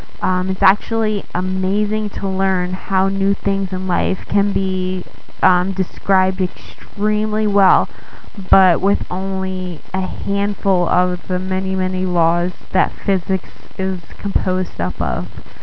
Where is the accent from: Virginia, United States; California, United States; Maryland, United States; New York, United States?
New York, United States; Campbell Hall; also born or lived in Rome, Italy / North Carolina; I am originally from Campbell Hall, New York. I grew up there pretty much most of my life. I did live in Rome, Italy, and North Carolina for a while.